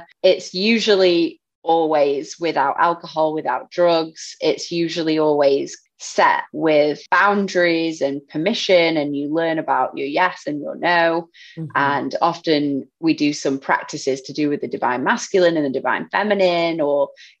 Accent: England, United Kingdom; Because at 24, growing up in England and partying, you know, all around, people just grab your ass and there's no consent.

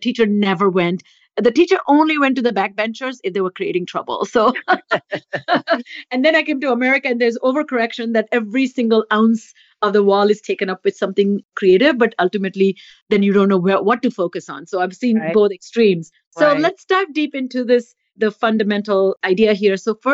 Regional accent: India; I grew up in India

